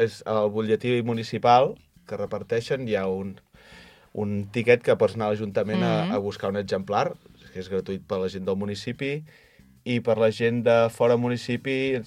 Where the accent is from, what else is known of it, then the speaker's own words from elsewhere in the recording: Sant Pau d'Ordal, Catalonia, Spain; I jo sóc de Sant Pau d'Ordal.